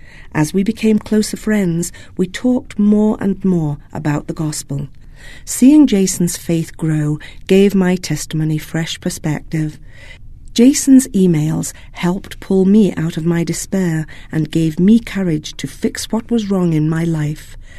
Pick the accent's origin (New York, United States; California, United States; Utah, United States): Utah, United States; I was born and raised in Utah